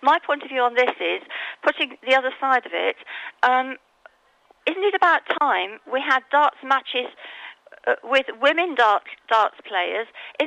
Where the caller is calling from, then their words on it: Alicante, Valencian Community, Spain; Good morning. … Union Radio from Alicante.